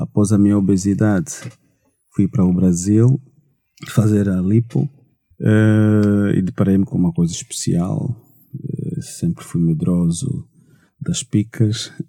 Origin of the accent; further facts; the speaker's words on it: Caála, Huambo, Angola; born there; first language Umbundo; é um jovem natural do Uambo, já agora, nasci na Kaala. Infelizmente não conheço o Uambo. falo um bocadinho umbundo, porque na altura vivi com a minha avó durante algum tempinho.